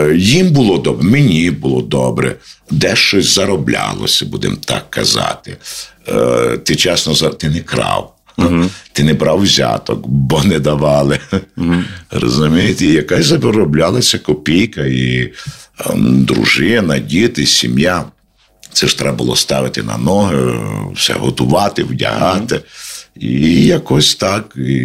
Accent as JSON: {"language": "Ukrainian", "region": "Ternopil Oblast", "country": "Ukraine", "said": "І я приїхав в Тернопіль, я сам з Тернопільщини, якби додому."}